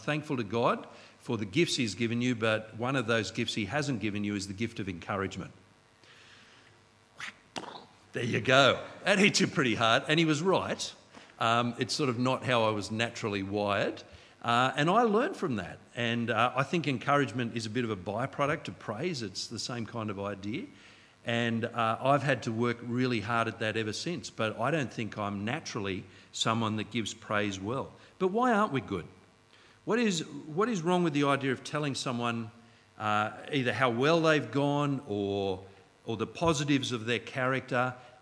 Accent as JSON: {"language": "English", "country": "Australia", "said": "I think one of the reasons is we're Australian, and that's not an excuse."}